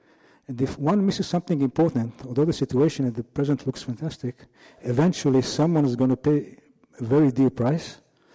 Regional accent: Tel Aviv, Tel Aviv District, Israel; growing up in Tel Aviv, like I did, we never happened to meet Arabs

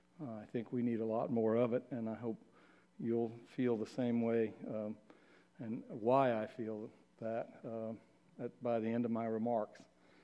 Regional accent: Atlanta, Georgia, United States; born there; I was born in Atlanta in Dr. King's city, but never even laid eyes on him during his lifetime.

